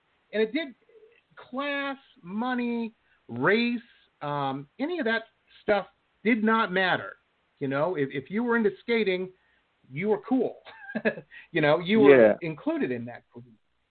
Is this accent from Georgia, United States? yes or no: no; Detroit, Michigan, United States; And I grew up in Metro Detroit, and I knew some people.